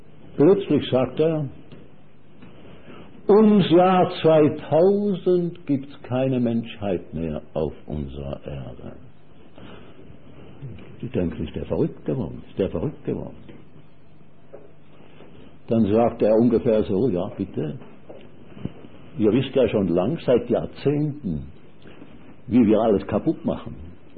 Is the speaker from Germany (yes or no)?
no; Schaffhausen, Switzerland; Schaffhausen, wo ich aufgewachsen bin, meine Großmutter ist auch am Rhein.